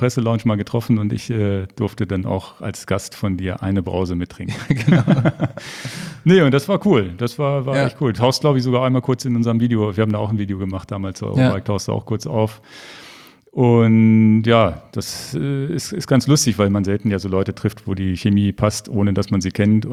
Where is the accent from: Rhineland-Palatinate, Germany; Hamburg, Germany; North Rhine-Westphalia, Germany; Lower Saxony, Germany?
Lower Saxony, Germany; Hanover; born there; Ich bin in Hannover geboren.